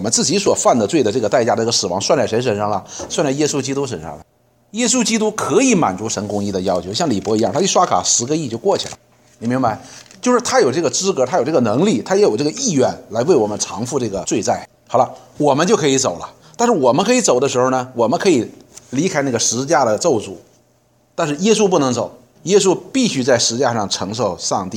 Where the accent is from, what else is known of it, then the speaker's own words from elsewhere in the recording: China; 我们中国人讲说滴水之恩当以涌泉相报